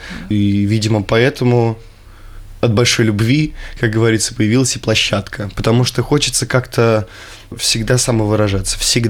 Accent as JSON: {"language": "Russian", "town": "Nizhny Novgorod", "region": "Nizhny Novgorod Oblast", "country": "Russia", "tie": "born or raised there", "also_born_or_lived": "Moscow", "lives_now": "Ryazan, Russia", "said": "Я родом из Нижнего Новгорода. В Рязани я уже, получается, какой, 3-й год."}